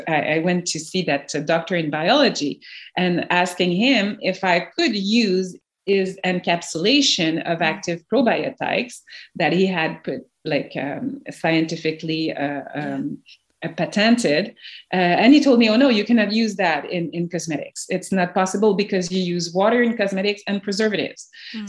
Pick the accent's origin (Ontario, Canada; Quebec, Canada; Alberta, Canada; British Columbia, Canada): Quebec, Canada; Montreal; But I grew up in Montreal in Canada, so I'm also multicultural.